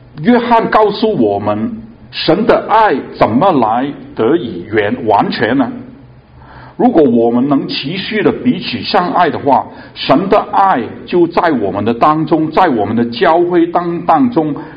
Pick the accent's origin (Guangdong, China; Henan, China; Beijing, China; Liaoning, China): Guangdong, China; accent: Cantonese; 我们广东话有一句话好难顶